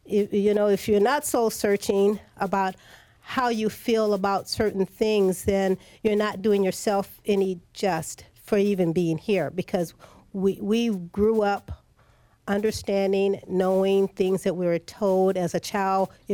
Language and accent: English; United States; I love being American